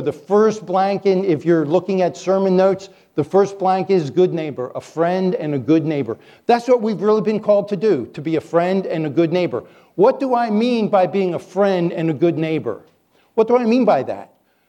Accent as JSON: {"language": "English", "region": "Maryland", "country": "United States", "tie": "born or raised there", "lives_now": "-", "said": "Every time I grew up in Alliance Church, I've been in Alliance Church 60 years, 9 months, and 8 days. Because in vitro, I heard messages in my mom's Alliance Church back home in Maryland."}